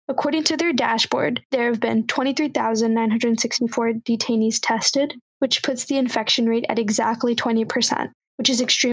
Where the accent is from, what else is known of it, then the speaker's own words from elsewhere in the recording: Laredo, Texas, United States; Two of the top five are actually in my hometown of Laredo, Texas.